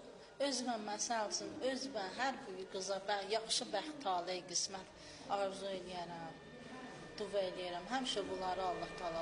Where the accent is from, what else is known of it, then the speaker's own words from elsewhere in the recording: Lankaran, Lankaran District, Azerbaijan; Lənkərandan gəlmişəm.